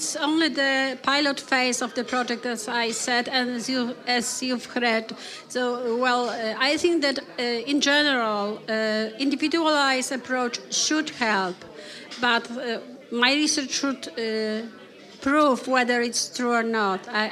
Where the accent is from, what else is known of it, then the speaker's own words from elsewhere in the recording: Krakow, Lesser Poland, Poland; I'm from Poland, Krakow.